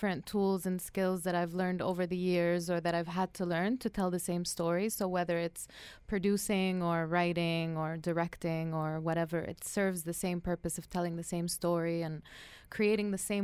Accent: Sebail, North Governorate, Lebanon; also born or lived in Mexico; So I grew up in a small town in Lebanon called Sebail. It's a really tiny town in the north of Lebanon. I was born in Mexico. My mom's Mexican and my dad's Lebanese.

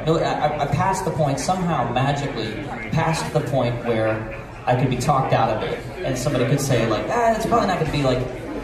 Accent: Louisiana, United States; there's a bed and breakfast in my hometown, and the owner, Rocky Sonia, is friends with, like, everybody. And when I say everybody, I mean, like, every celebrity that comes into Lafayette, Louisiana, or Bow Ridge, Louisiana, they call him, they talk to him first.

